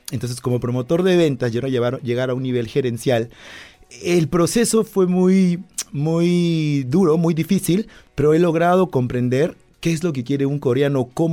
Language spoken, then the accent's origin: Spanish; Peru; Yo soy peruano, como tú lo dijiste, y ya vengo trabajando en esta empresa 10 años y desde Perú